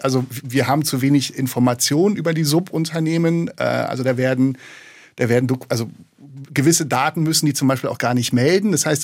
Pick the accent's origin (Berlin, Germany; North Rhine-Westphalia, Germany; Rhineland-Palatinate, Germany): Berlin, Germany; Ich komme aus Berlin